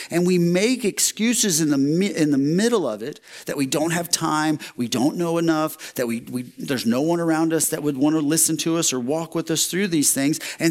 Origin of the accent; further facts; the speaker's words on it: Texas, United States; And, you know, I grew up in Texas where if it ever snowed, it lasted for like 24 hours and then it was gone